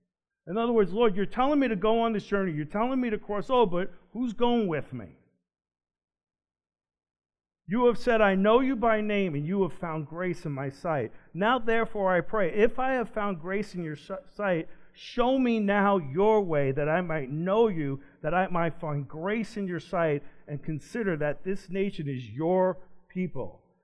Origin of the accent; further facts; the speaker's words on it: Long Island, New York, United States; We're from Long Island, but it's okay in the harbor.